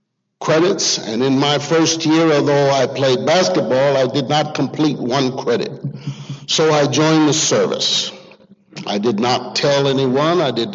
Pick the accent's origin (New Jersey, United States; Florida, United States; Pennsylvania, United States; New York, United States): New Jersey, United States; Newark; moved away as an adult; Now, I came out to California from Newark, New Jersey, toughest city I've ever seen in my life.